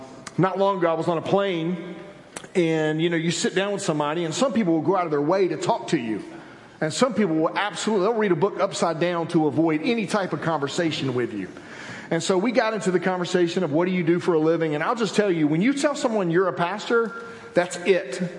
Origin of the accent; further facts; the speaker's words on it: Albany, Georgia, United States; Growing up in Albany, I grew up literally